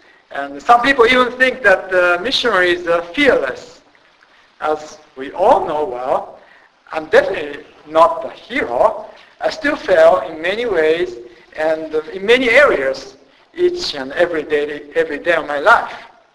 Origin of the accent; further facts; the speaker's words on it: Japan; English is a second language; I was born and raised in Japan. I'm a Japanese